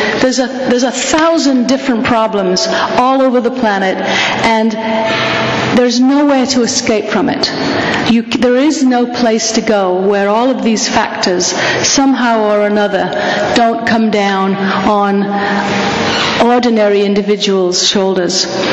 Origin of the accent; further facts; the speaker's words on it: Yorkshire and the Humber, United Kingdom; accent: Yorkshire; So you're getting more of my Yorkshire accent than usual, although I still have quite a strong American accent at this point.